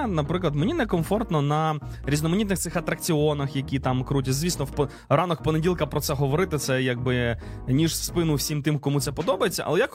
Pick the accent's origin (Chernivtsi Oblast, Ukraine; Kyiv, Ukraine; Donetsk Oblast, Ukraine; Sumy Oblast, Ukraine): Chernivtsi Oblast, Ukraine; Chernivtsi; Я собі один раз з хлопцями, ми з Чернівців поїхали у Львів на один день в аквапарк.